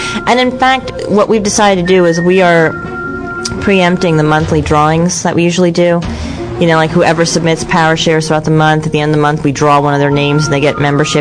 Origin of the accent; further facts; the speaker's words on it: Hackettstown, New Jersey, United States; I have friends in my hometown of Hackettstown